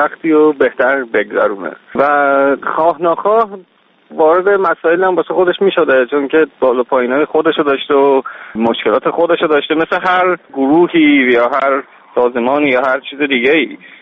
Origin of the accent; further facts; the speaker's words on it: Iran; برای ماها که توی ایران بزرگ شدیم به نظر من خیلی دوره باشکوهی بود